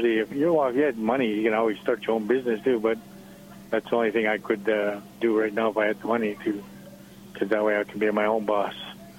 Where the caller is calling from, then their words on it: Sudbury, Ontario, Canada; I'm calling from Sudbury, Ontario